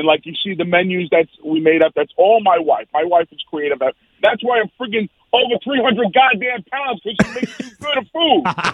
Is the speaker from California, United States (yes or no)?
no; Brooklyn, New York, United States; because I was … from Brooklyn.